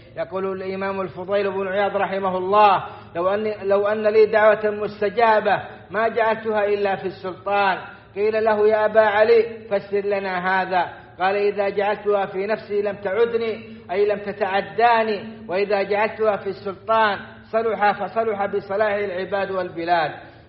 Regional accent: Saudi Arabia; إن من نعم الله على بلادنا السعودية

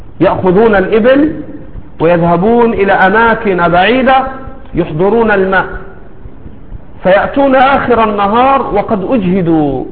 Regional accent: Egypt; بعض المساجد عندنا في مصر تنسب إلى السنة

